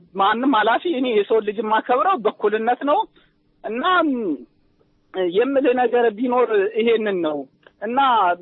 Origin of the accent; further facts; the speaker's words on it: Amhara, Ethiopia; እኔ የጎጃም ልጅ ነኝ።